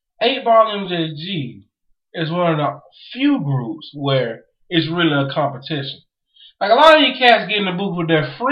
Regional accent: Southern United States, United States; We are from the South, but I mean, you go lyrics, content, and all that.

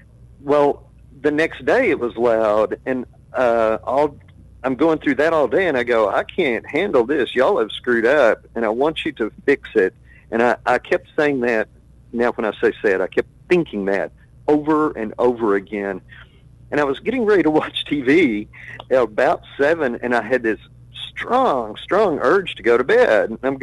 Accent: Burnet, Texas, United States; born there; I was born in Burnett. I lived in Sigaville.

